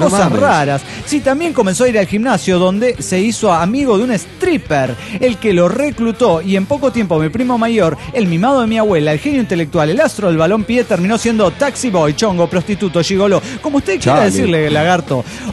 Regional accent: Chihuahua, Mexico; de Chihuahua, México.

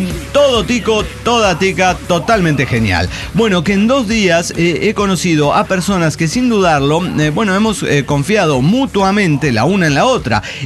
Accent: Xalapa, Veracruz, Mexico; soy de Jalapa, Veracruz, nativa, veracruzana. Estaba en Aguascalientes por cuestiones académicas.

